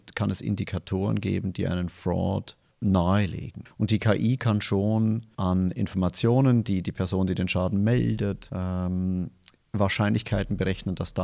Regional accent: Bavaria, Germany; moved away; ein bisschen nördlich von Tübingen, da wohnt meine Familie. Seit den frühen 90er Jahren, ursprünglich sind wir aus Bayern, ich hoffe, man hört es noch ein bisschen.

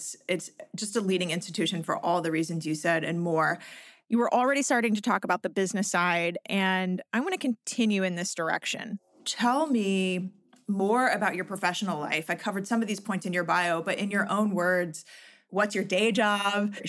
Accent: Texas, United States; now in California, United States; I grew up in Texas, not even California, and knew of San Diego Zoo as this just leading institution.

